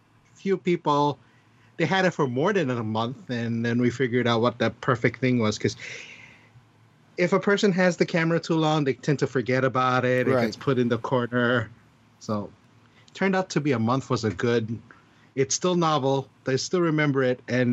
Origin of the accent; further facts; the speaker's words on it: Hong Kong; I'm from Hong Kong.